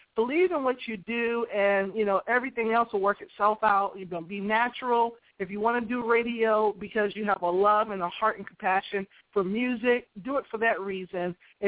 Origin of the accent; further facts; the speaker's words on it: Boston, Massachusetts, United States; our hearts, because we're from Boston and we drive cars and we have hearts.